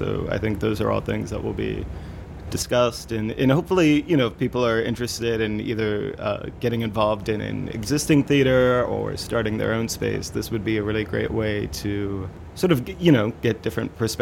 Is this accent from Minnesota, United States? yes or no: no; Ohio, United States; now in New York, United States; I'm originally from Ohio, right. And I went to school in Pittsburgh.